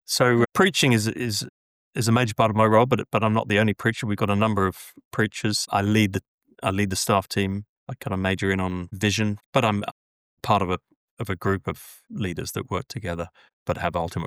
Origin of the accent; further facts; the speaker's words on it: South East England, United Kingdom; So I'm Welsh by descent, born and brought up in England with Welsh parents. So brought up near Basingstoke in Hampshire. So vaguely Christian background